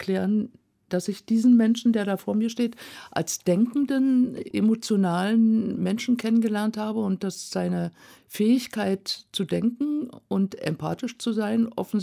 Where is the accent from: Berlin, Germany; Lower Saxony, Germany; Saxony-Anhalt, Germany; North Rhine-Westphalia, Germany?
Berlin, Germany; also born or lived in Leipzig; Ich war als kleines Mädchen in Leipzig geboren, dann sehr früh nach Berlin gezogen mit den Eltern